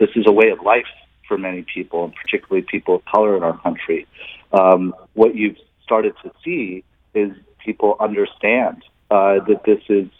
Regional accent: St. Louis, Missouri, United States; And then growing up in St. Louis, the city, St. Louis has a rich tradition of the arts for a city of its size.

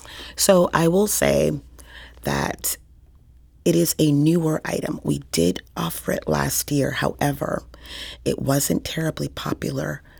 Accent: New Orleans, Louisiana, United States; now in Midwest, United States; And so I grew up in New Orleans eating sweet potato pone. I assumed that everybody was eating sweet potato pone. And I moved to the Midwest

